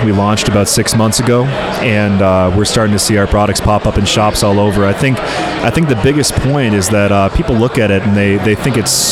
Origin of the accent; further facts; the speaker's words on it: Denver, Colorado, United States; Yeah, I'm actually right here in Denver.